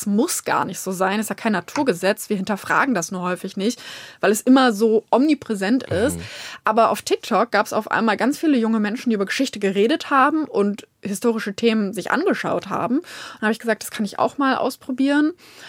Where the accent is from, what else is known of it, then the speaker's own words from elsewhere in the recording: Lüneburg, Lower Saxony, Germany; born there; ich komme aus Lüneburg gebürtig